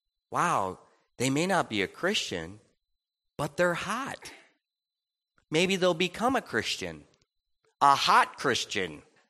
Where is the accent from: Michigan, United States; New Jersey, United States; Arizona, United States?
Michigan, United States; She was from Illinois. I was from Michigan.